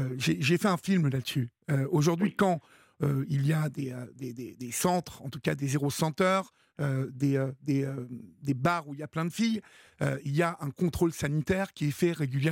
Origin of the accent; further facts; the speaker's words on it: Paris, Île-de-France, France; je ne connais pas les autres villes puisque moi, je suis parisien et je passe en moto.